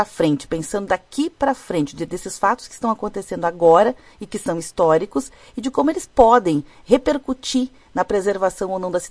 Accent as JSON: {"language": "Portuguese", "country": "Brazil", "said": "Nós acompanhamos, enquanto brasileiros, todas essas polêmicas envolvendo."}